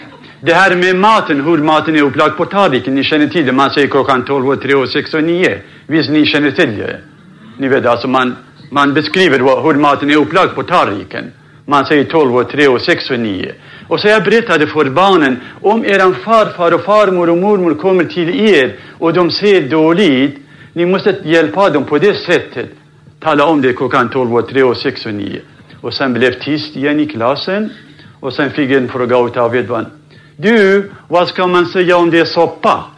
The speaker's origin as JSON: {"language": "Swedish", "town": "Sulaymaniyah", "region": "Sulaymaniyah Governorate", "country": "Iraq", "moved": "yes", "lives_now": "Sweden", "said": "Alldeles nyss jag har varit i mina hemtrakter, kom hem bara för 3 veckor sedan i Suleimanie."}